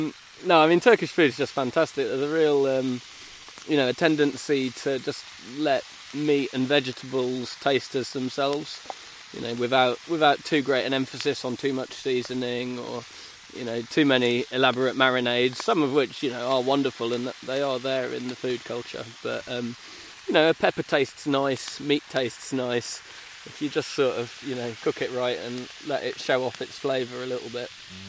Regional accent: England, United Kingdom; also born or lived in Istanbul; I mean, I grew up in England, but I've lived in Istanbul sort of on and off subsequently

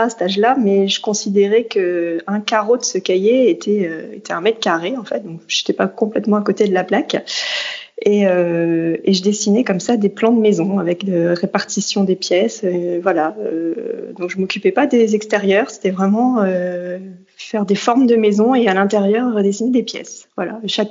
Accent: Hauts-de-France, France; je suis du nord de la France, donc une petite ville à côté de Dunkerque. Voilà, donc j'ai grandi au bord de la mer du Nord, voilà, dans une maison avec un jardin. J'étais tout près de la plage.

